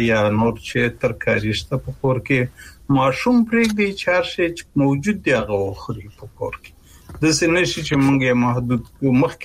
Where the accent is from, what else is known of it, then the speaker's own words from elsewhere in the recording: Kunar, Afghanistan; زمونږ په محیط کې چې زه په کنړ کې لوی شوم